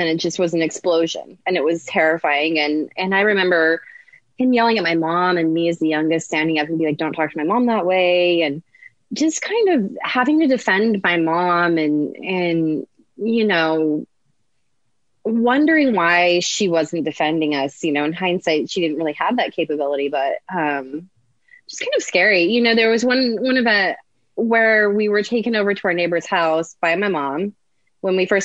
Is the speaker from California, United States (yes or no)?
yes; California, United States; So I grew up in, so I say I grew up in Southern California from 11 to 16.